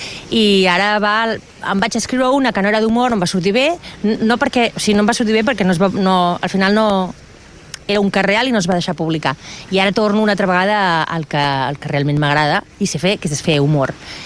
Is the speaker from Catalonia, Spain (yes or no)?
yes; Barcelona, Catalonia, Spain; now in Altafulla, Spain; jo sóc de Barcelona i, a més, fins a venir aquí vivia a Canaletes, o sigui, al carrer Tallers, que està amb Canaletes, o sigui, més centre i més bullici no es pot tenir